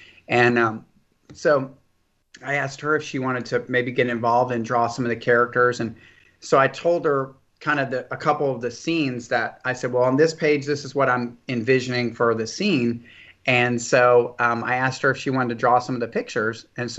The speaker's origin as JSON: {"language": "English", "town": "Houston", "region": "Texas", "country": "United States", "tie": "born or raised there", "said": "Well, I'm from Houston, Texas. I'm born and raised in Houston. I still live here today."}